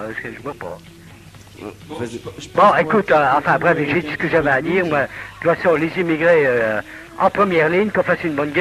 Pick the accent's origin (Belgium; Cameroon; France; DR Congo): France; Massif Central; pour un gars du Massif Central. Bah, encore que j'en ai pas l'accent du tout